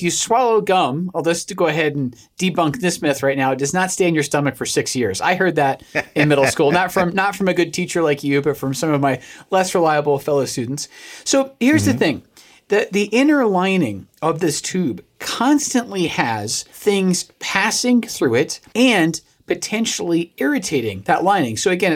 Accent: United Kingdom; And look, I really get it because I am a British man, okay?

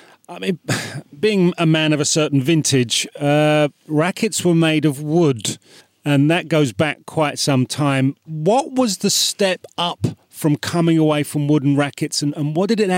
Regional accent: United Kingdom; Aluminium, yes. Don't forget I'm British, Ron.

